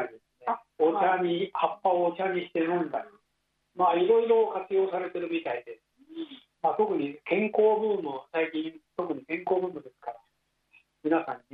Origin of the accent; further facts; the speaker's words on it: Niigata, Japan; born there; 今年で79歳になります。出身は生まれは新潟県なんですけども、